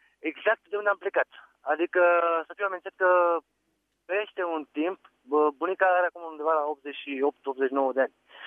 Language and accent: Romanian; Constanța, Constanța County, Romania; sunt din Constanța.